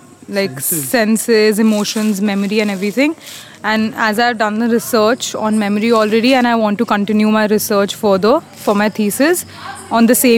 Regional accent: Delhi, India; I'm from Delhi.

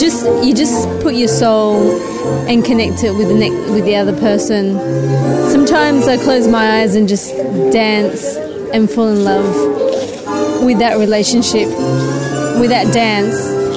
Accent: Uruguay; But I'm from Uruguay, South America, so I thought I'd dance something that was closer to home.

